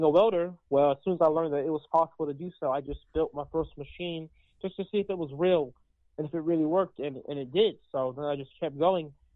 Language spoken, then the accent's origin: English; Georgia, United States; I'm from Douglas County.